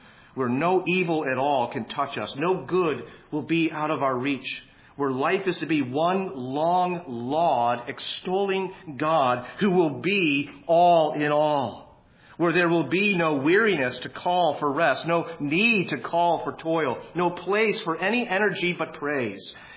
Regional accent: Buffalo, New York, United States; I mean, you don't have to tell me. I'm from Buffalo.

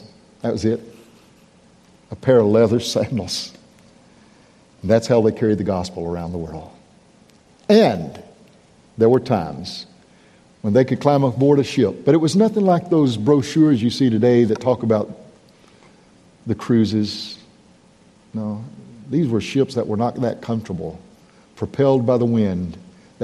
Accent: United States; I didn't give up my American heritage. I'm still an American.

